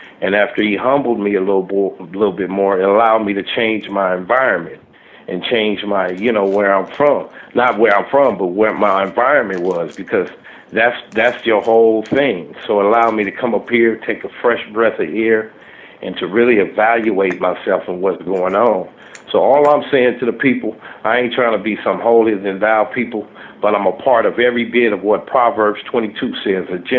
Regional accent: Pomona, California, United States; me coming from what hood I came from Pomona, you know, and me being able to have enough grace from God to be alive at my age of 41

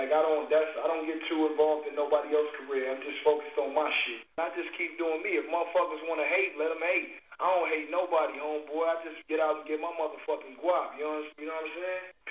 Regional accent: Compton, California, United States; Because I grew up in Compton.

